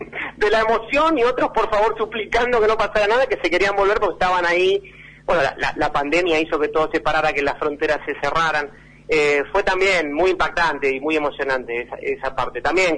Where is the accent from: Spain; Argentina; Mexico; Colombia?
Argentina; Santa Rosa de Calamuchita, Córdoba; uno es de donde se cría y no de donde nace. Y con mi hermano Eduardo nos criamos prácticamente en Santa Rosa de Calamuchita durante toda la infancia.